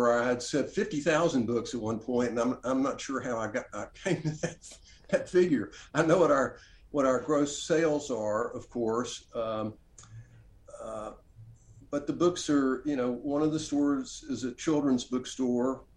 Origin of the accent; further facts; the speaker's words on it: Oxford, Mississippi, United States; Well, the house that I grew up in Oxford was directly across the street from Faulkner's home.